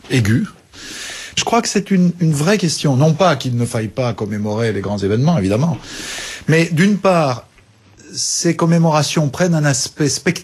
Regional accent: France; Chez nous, en France, on en a utilisé d'autres

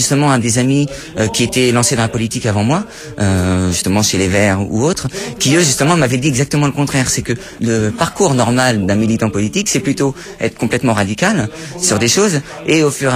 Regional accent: Paris, Île-de-France, France; Je viens de Paris, je suis bénévole à Greenpeace depuis quelques années.

